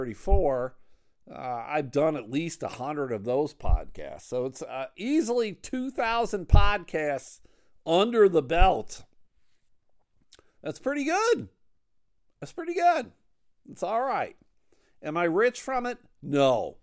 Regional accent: Buffalo, New York, United States; I'm originally from Buffalo, New York

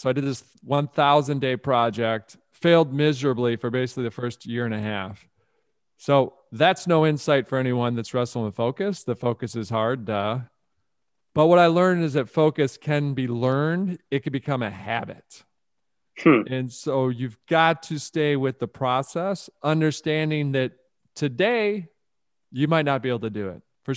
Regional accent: Detroit, Michigan, United States; Obviously, we're Pistons fans growing up in the Detroit area.

